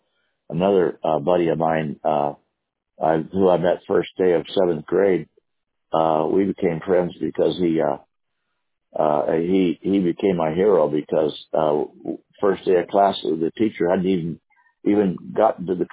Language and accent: English; Concord, California, United States; See, I grew up in Concord. You know where Concord's at?